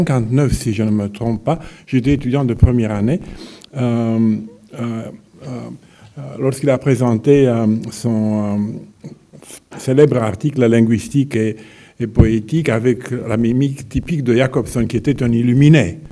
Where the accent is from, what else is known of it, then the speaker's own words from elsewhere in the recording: Bucharest, Romania; à la fin des années 50, à Bucarest, à ma ville natale.